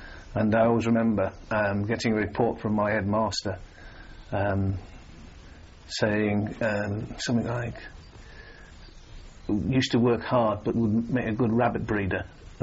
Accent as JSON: {"language": "English", "town": "Bishop Auckland", "region": "North East England", "country": "United Kingdom", "tie": "born or raised there", "also_born_or_lived": "Sedgefield", "said": "I was born there, but I used to live in a town called Bishop Auckland. That's where my family were. And I was one of seven, one sister and six brothers, and five brothers."}